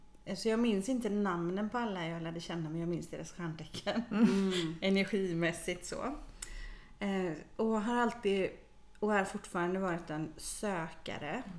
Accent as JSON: {"language": "Swedish", "town": "Hindås", "region": "Västra Götaland County", "country": "Sweden", "tie": "born or raised there", "said": "Jag växte upp i Hindås, så det ligger ju inte så långt ifrån Borås."}